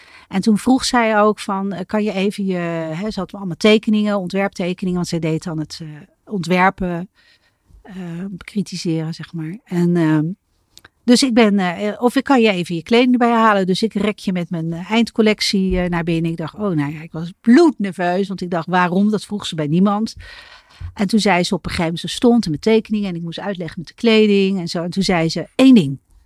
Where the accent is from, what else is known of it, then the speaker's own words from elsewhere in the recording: Netherlands; want we hebben geen bergen, dus dat valt dan op als Nederlandse